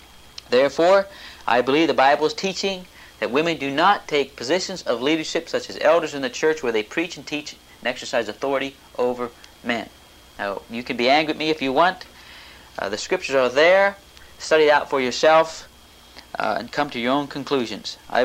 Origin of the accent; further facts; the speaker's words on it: Pennsylvania, United States; In fact, where I grew up in Pennsylvania, we attended a brethren church that just had communion twice a year.